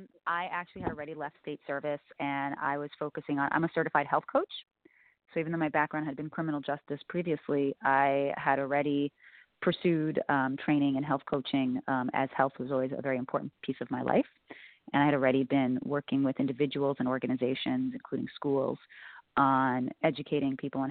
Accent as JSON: {"language": "English", "town": "New York City", "region": "New York", "country": "United States", "tie": "born or raised there", "said": "parents are immigrants, so I grew up with loving food, always eating different kinds of foods, and I grew up in New York City, so exposed to many different cultures."}